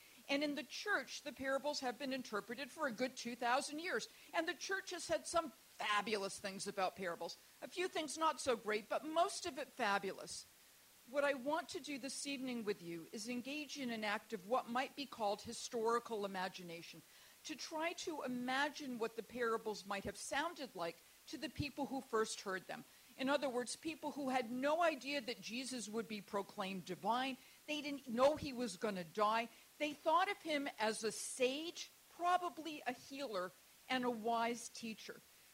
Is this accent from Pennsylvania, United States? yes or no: no; Massachusetts, United States; I live in Tennessee, and I, you know, but I'm from Massachusetts